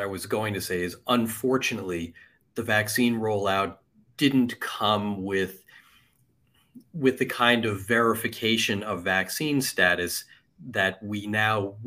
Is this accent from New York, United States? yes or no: yes; New York, United States; when I was a kid growing up in New York and I got my driver's license, my first New York driver's license was a piece of cardboard